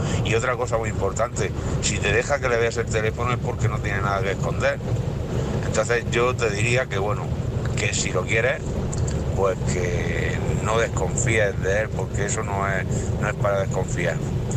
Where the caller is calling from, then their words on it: Cartagena, Region of Murcia, Spain; de Cartagena.